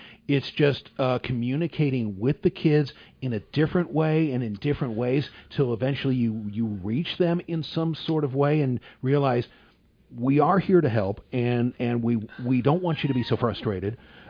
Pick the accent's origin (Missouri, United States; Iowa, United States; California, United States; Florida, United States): Missouri, United States; growing up in St. Louis County, my late mother taught in the special school district